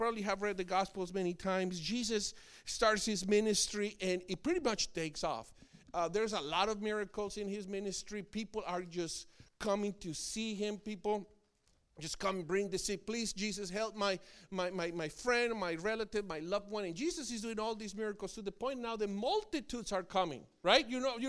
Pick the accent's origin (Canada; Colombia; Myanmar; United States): Colombia; because I'm originally from Colombia. My wife is also from Colombia. So we spoke both English and Spanish at home, most Spanish.